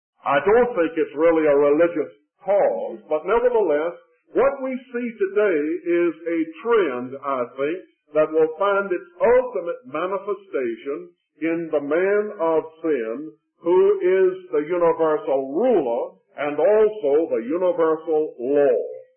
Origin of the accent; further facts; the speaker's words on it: the South, United States; Now you must not think that because I'm a Southerner that I'm going to speak in a partisan way now.